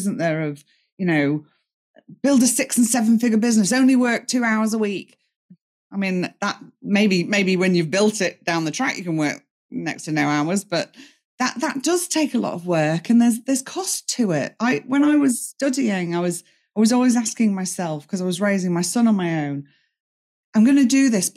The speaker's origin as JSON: {"language": "English", "region": "England", "country": "United Kingdom", "said": "Like we're English."}